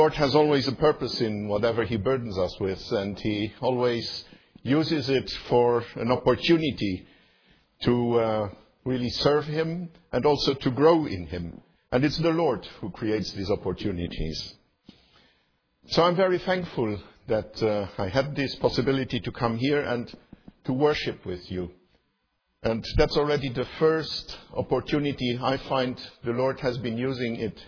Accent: Luxembourg; English is a second language; I was born in 1957 in Luxembourg in a somewhat protected environment. I grew up in a Roman Catholic family.

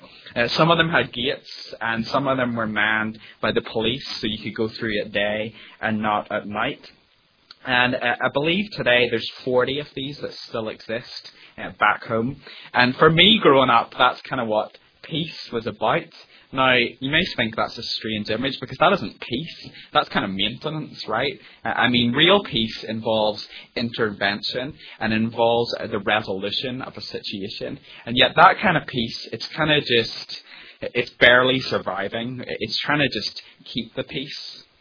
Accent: Northern Ireland, United Kingdom; Growing up in Northern Ireland, peace was kind of a word that was thrown around a lot, and it had very political connotations.

